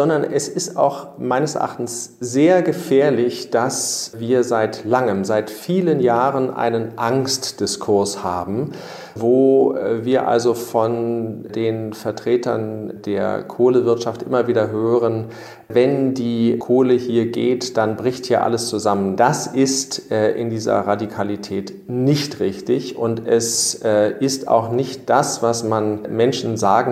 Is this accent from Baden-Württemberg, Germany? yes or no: no; Berlin, Germany; Zum zweiten ist Brandenburg als Berliner natürlicherweise meine Heimat.